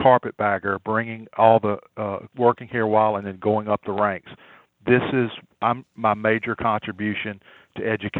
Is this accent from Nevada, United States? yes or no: no; Hammond, Louisiana, United States; I was born in Hammond. I have lived right around Hammond, except when I had to go off for work. I've gone to work various places, but I live in Ponchatoula.